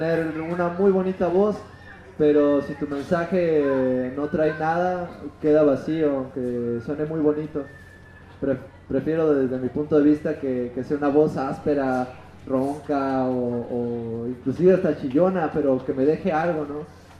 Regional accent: Baja California, Mexico; yo soy de Baja California, pero gracias a Dios he tenido la oportunidad de viajar por México, estar en la Sierra Tarahumara, estar en el desierto de San Luis Potosí, estar en Ciudad de México, en Puebla, aquí en Chiapas.

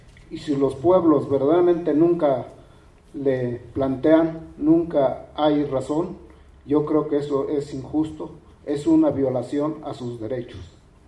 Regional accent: San Francisco Xochicuautla, State of Mexico, Mexico; me dirijo de que vengo de San Francisco Xochicuautla, un pueblo ancestral

